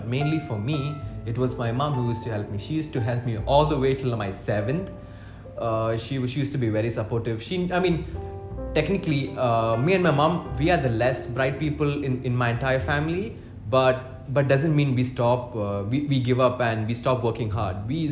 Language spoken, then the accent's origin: English; Kerala, India; now in Dubai, United Arab Emirates; I am originally an Indian Keralite working in Dubai as a junior accountant.